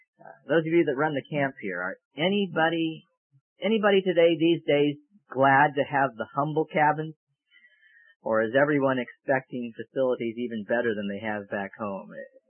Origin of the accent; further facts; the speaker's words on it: California, United States; And that seems strange from the neighborhood that I grew up in Southern California, because it was a bustling area